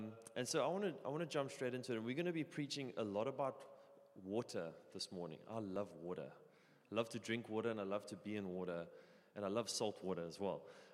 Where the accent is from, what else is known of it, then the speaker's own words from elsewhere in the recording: Melkbosstrand, Western Cape, South Africa; But we are from Melkbos, and we have been married for 5 years